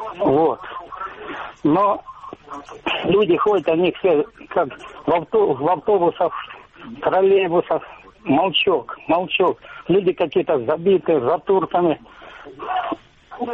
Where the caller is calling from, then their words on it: Horlivka, Donetsk Oblast, Ukraine; Я в Горловке, оккупированный.